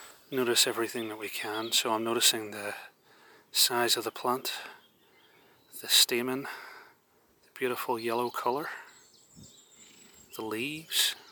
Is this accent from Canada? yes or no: no; Ireland; whenever I was growing up in Ireland, we called them dock leaves.